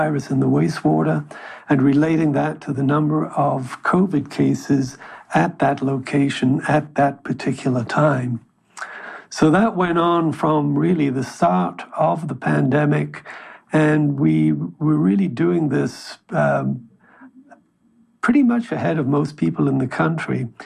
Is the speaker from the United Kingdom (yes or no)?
yes; United Kingdom; Okay, well, as I'm from Britain, so let me say